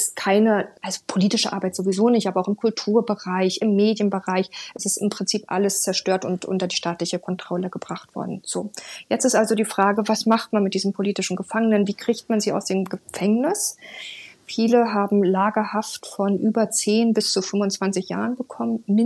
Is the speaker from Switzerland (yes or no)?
no; Germany; ich bin Deutsche